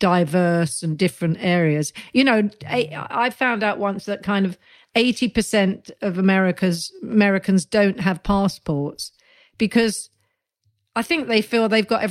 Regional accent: Neasden, London, United Kingdom; I mean, I'd never, you know, I'm from Neasden, love.

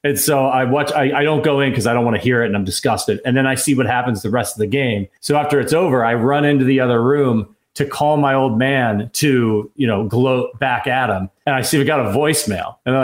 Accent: Ohio, United States; you know I grew up in Ohio.

